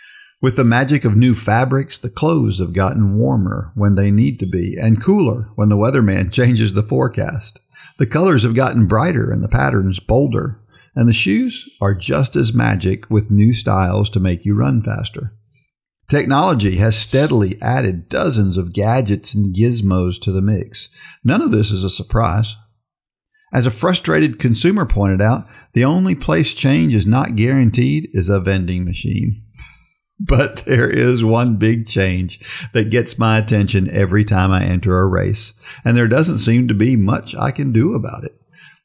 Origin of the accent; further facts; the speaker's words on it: Florida, United States; I remember when I was a kid, I grew up in Florida where they talk about Ponce de Leon a lot.